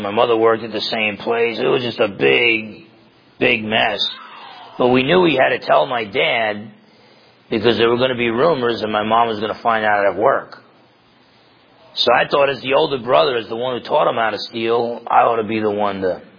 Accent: New Jersey, United States; I grew up in Essex County, New Jersey.

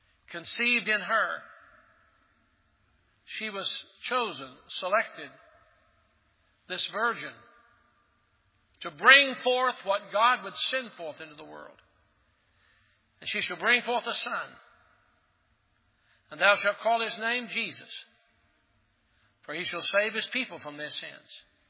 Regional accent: Maryville, Tennessee, United States; I got a phone call from the town where I was raised in Maryville, Tennessee.

